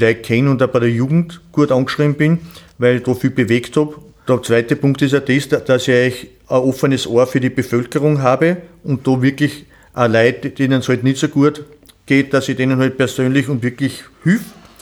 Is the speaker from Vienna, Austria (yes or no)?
no; Selztal, Styria, Austria; Ich bin geboren in Selztal, bin zur Schule in Selztal und in Atmung gegangen